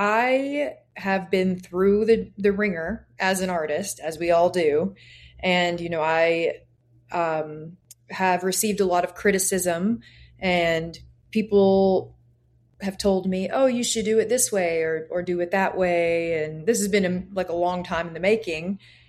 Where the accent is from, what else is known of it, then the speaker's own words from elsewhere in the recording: Kentucky, United States; But yeah, I grew up in Kentucky